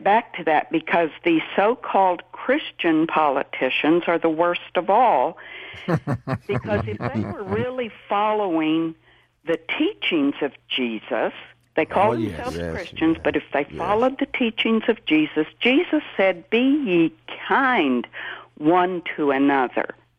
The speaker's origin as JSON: {"language": "English", "region": "Appalachia", "country": "United States", "tie": "born or raised there", "said": "I grew up dirt poor in the Appalachian Mountains."}